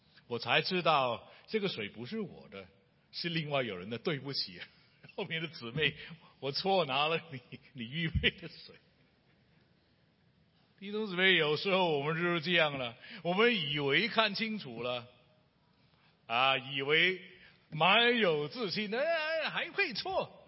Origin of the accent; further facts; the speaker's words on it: Hong Kong; 我是香港人